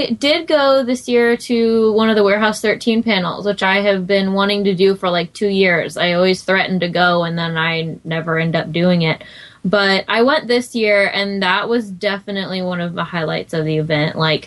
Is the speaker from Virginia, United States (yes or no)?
yes; Yorktown, Virginia, United States; And I grew up in Yorktown, Virginia. So it's kind of a big part of my life.